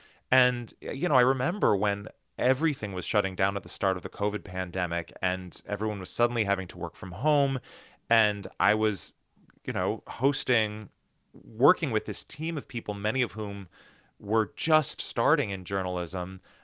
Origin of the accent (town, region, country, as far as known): United States; born or raised there